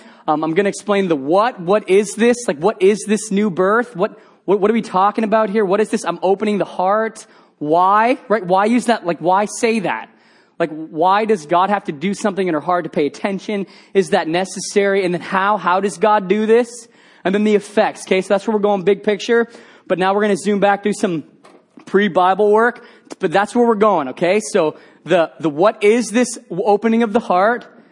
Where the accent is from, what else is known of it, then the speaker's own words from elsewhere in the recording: Indonesia; I grew up in Indonesia as a missionary kid and grew up in a Christian home.